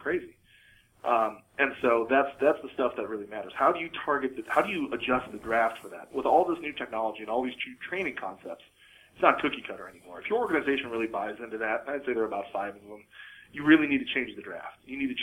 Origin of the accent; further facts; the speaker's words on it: Midwest, United States; now in Seattle, United States; I grew up in the Midwest. If you ask a question, you get an answer. That's my Midwestern upbringing. That's how we are.